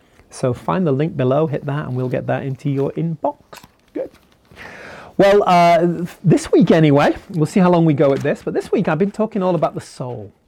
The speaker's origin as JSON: {"language": "English", "country": "United Kingdom", "lives_now": "United States", "said": "I'm a Brit, now an American, living here in the United States."}